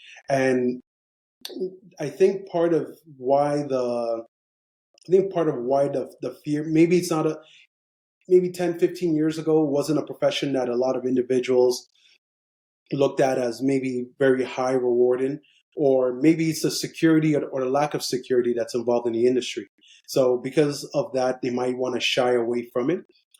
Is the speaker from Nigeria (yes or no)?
yes; Nigeria; born there; Well, I mean, I was born in Nigeria